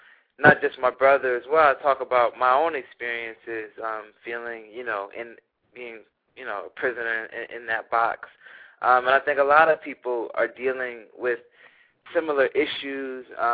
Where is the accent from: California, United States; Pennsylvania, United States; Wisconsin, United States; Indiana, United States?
Pennsylvania, United States; Philadelphia; it really came out of just my experiences growing up in Philadelphia